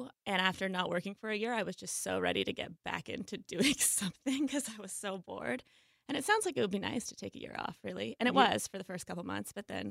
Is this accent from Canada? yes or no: yes; Canada; now in Seattle, United States; And I worked in Toronto, actually, because I'm from Canada.